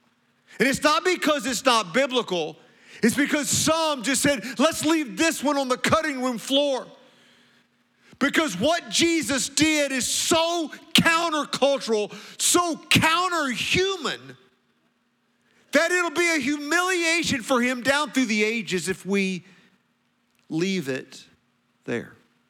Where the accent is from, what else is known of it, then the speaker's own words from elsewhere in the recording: Walkertown, North Carolina, United States; "I'm from Walkertown, North Carolina."